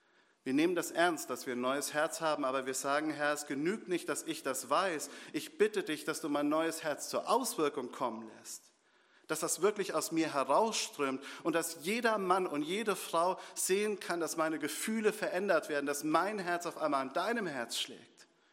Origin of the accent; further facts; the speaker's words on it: Hesse, Germany; Es ist nicht so, dass die Hessen besonders hart und stur sind. Ich komme selbst aus Dringenstein, ich weiß das.